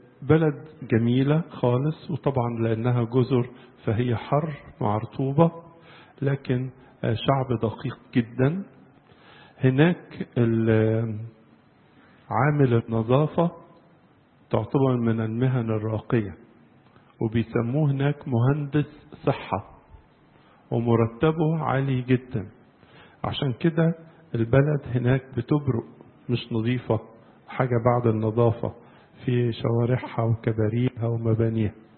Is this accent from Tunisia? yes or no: no; Egypt; بس هذه السيدة تعلمت في جامعة القاهرة عندنا في مصر هنا